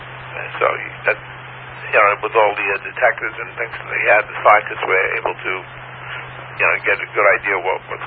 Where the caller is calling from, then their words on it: Ronkonkoma, New York, United States; Okay, I'm in Ronkonkoma. So out in Suffolk County here. You can find us real easy on a map, Lou. Just we're about the only good sized lake on the island.